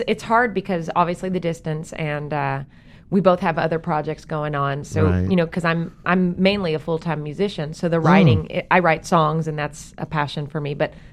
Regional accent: Texas, United States; accent: Texas; now in Los Angeles, United States; Yeah, I live here in L.A., but I'm definitely from Texas. And I was just home for holidays, so I'm like full Texas right now. I still like the accent is super strong because it was nothing but family and friends.

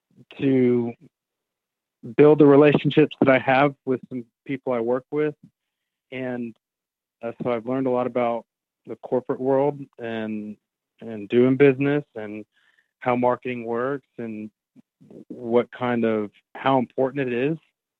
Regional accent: Dallas, Texas, United States; now in West Texas, United States; right now I'm located in West Texas, and I'm from Dallas, Fort Worth.

